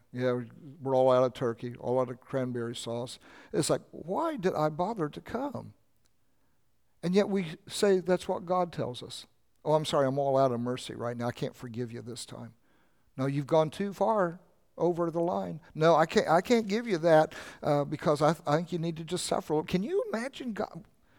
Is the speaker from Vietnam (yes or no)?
no; Oklahoma, United States; I thought, I'm growing up in Oklahoma, growing up with my mom and dad, I never knew we were poor.